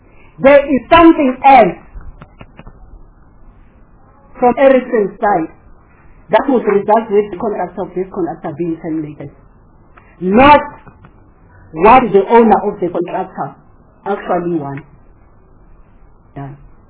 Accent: Harding, KwaZulu-Natal, South Africa; born there; Because I live in that province and I was born in Harding, and Harding is 59 kilometers from Port Shepstone.

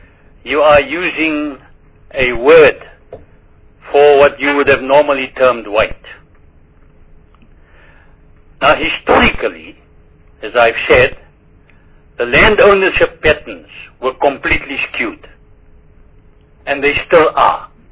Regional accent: South Africa; I'm a South African, finish and klaar.

